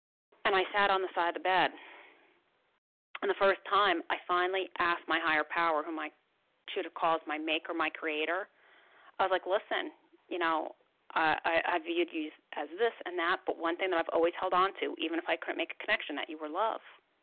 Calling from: New Jersey, United States; I'm calling from New Jersey.

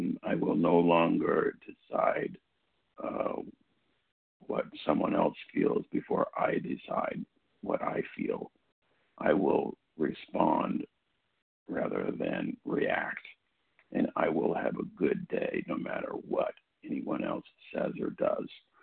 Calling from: California, United States; California.

